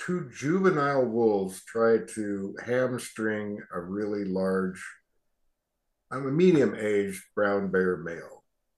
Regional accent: Winlock, Washington, United States; I grew up in Winlock, Washington

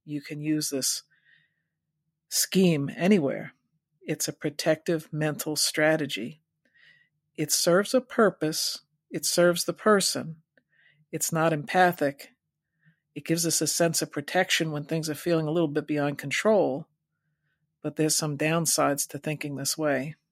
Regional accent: New York, United States; Well, I'm originally from New York, but I wasn't living in New York City at the time.

